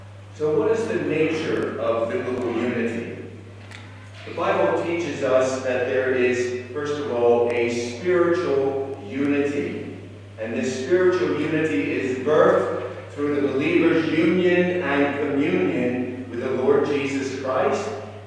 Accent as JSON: {"language": "English", "country": "United States", "said": "Though I'm an American and you're South Africans, the fact is you are believers."}